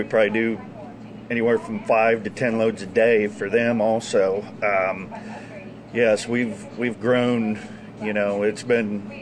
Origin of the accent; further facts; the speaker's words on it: Illinois, United States; I grew up in Illinois, and my parents moved over here a couple years ago when my dad sold his business.